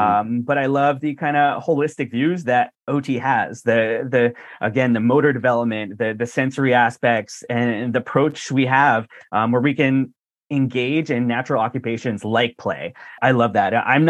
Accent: New Jersey, United States; So I'm East Coast based. I grew up in Jersey.

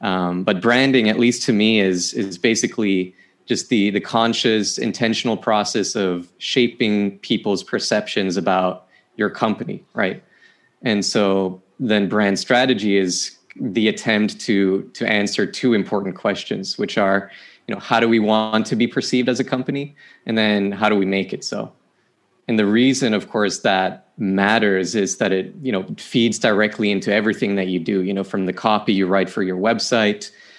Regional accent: Sweden; I was born and raised here in Sweden. I still live here.

